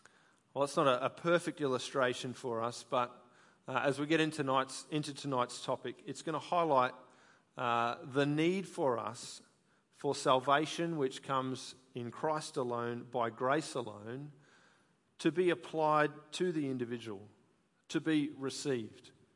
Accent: Brisbane, Queensland, Australia; For me, we grew up in Brisbane, and everyone was in Brisbane except one aunt and one uncle who lived in Wollongong, just south of Sydney.

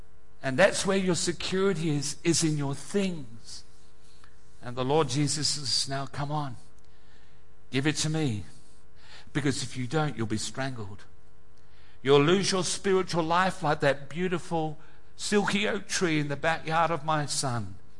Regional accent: South West England, United Kingdom; moved away; I fly out with my wife, Andrea, back to my hometown in England. We migrated in 1966, and I've been invited to go back to my home church in Devon

